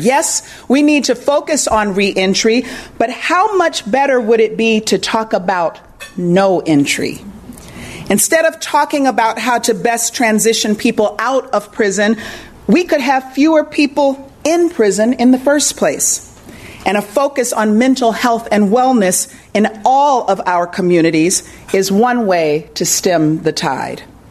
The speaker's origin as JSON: {"language": "English", "region": "Illinois", "country": "United States", "tie": "born or raised there", "said": "as someone born and raised on the South Side."}